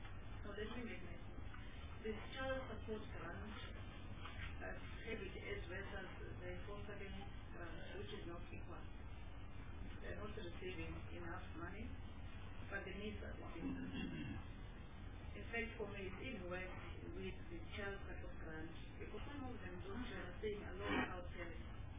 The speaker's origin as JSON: {"language": "English", "region": "Mpumalanga", "country": "South Africa", "said": "I know because I'm from Mpumalanga, bordering Mozambique and the Swaziland."}